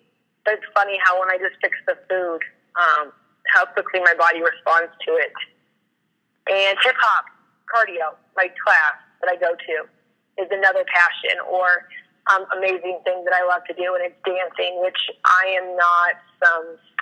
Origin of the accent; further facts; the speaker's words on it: Omaha, Nebraska, United States; moved away as an adult; I'm from Omaha, Nebraska, and then moved down here to Oklahoma State.